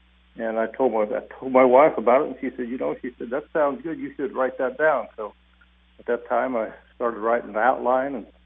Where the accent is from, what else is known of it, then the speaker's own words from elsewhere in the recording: Girard, Illinois, United States; I'm originally from the Girard, Illinois area.